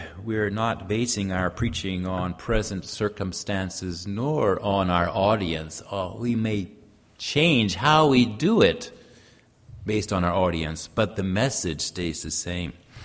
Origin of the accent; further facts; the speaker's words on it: Japan; I was raised in Japan, I grew up in Japan, I kind of understand the culture, and the language comes very naturally to me